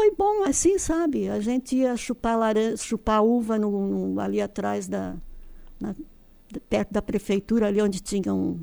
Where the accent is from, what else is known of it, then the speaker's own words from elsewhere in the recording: Urussanga, Santa Catarina, Brazil; Sim, nasci em Urussanga, lá no Rio Barro Vermelho.